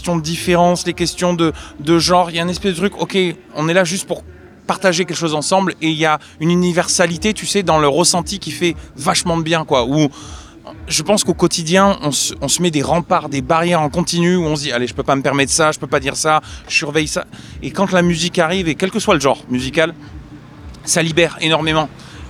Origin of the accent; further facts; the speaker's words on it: Bordeaux, Nouvelle-Aquitaine, France; On est de Bordeaux, mais on joue partout, évidemment, en France